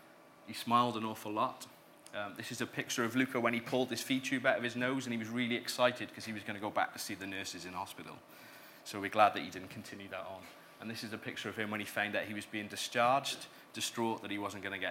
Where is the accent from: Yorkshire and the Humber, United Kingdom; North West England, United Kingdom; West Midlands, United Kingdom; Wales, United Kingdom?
Wales, United Kingdom; I'm from Wales, so rugby would be my core sport.